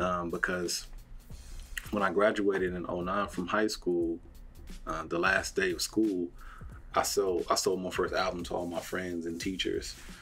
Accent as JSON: {"language": "English", "town": "Oklahoma City", "region": "Oklahoma", "country": "United States", "tie": "born or raised there", "said": "Hey, what's going on, guys? … born and raised in Oklahoma City."}